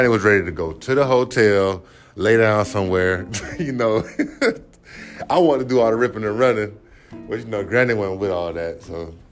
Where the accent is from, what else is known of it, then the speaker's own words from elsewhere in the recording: Polk County, United States; It was just like, dang, I'm from Polk County, you know? People in Polk County don't never get to really go anywhere